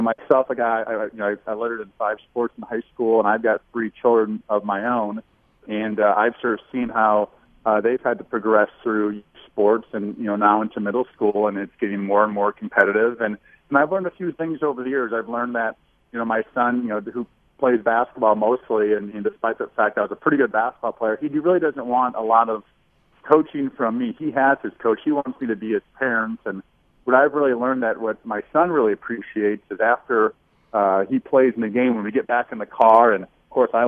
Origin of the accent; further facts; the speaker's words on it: Iowa, United States; now in Omaha, United States; I live in Omaha, Nebraska. I grew up in the Midwest, grew up in Iowa, just the state next door, and sort of ended up in Omaha.